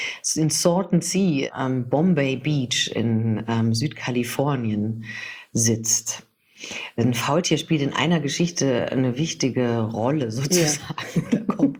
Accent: Munich, Bavaria, Germany; now in Berlin, Germany; Ich wohne aber schon fast so lange in Berlin, wie ich jemals in München gelebt habe. Seit 2000 wohne ich in Berlin.

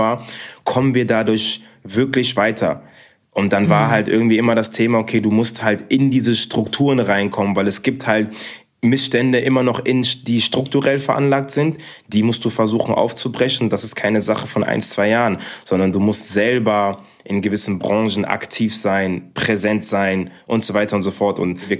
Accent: Bonn, North Rhine-Westphalia, Germany; born there; 31 Jahre, gebürtig aus Bonn. Meine Wurzeln sind aus dem Kongo.

